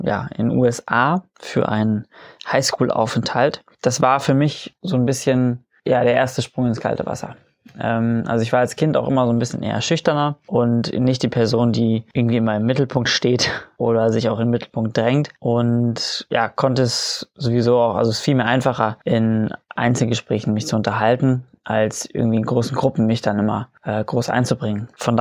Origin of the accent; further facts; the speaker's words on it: Münster, North Rhine-Westphalia, Germany; also born or lived in Munich; ich bin geboren in München, in der Nähe von München und bin seitdem oft umgezogen.